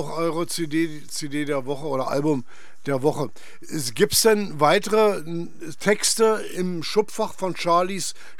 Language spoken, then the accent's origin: German; Berlin, Germany; Du bist ja sehr mutig, würde ich als Berliner sagen.